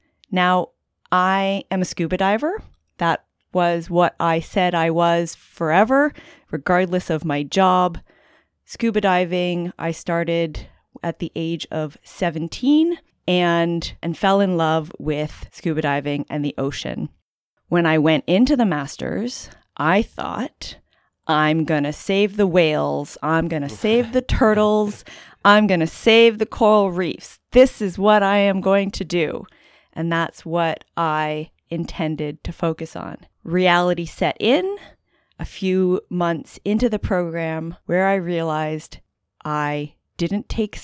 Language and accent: English; Canada; But the program I went to as a Canadian was the one in Halifax, Nova Scotia.